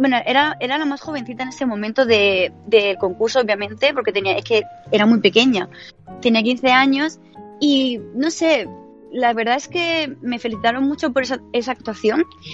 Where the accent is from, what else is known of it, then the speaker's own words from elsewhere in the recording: Almería, Andalusia, Spain; also born or lived in Granada; now in Tokyo, Japan; yo soy de Andalucía, soy nacida en Granada, pero siempre he vivido en Almería. Y aquí en Japón vivo en Tokio.